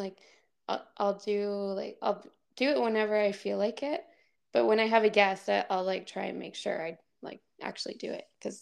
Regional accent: West Coast, Canada; whenever I say I'm from Canada, they think I'm from Toronto, but I'm actually on the West Coast. So I'm the same time zone as Ask the Fellas and like California

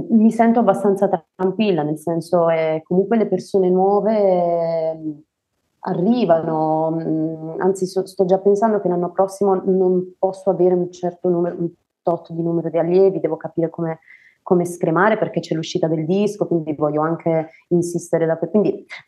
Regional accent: Apulia, Italy; io vengo comunque dalla Puglia, il paese di Checozzalone

